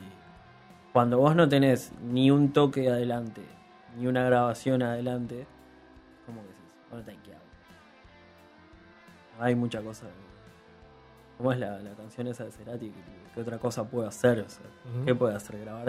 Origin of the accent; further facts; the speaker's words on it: Montevideo, Uruguay; los que somos del Cerro, somos Gonzalo, Fran y Glass y yo, o sea, somos el sector cerrense.